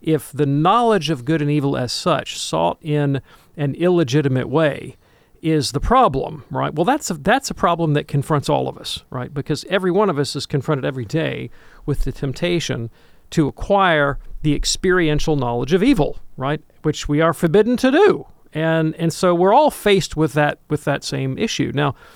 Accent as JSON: {"language": "English", "region": "the South", "country": "United States", "tie": "born or raised there", "said": "Doing this show and growing up in the South, I cannot tell you the thousands of people that I have met that have left Catholicism and given this kind of explanation for it."}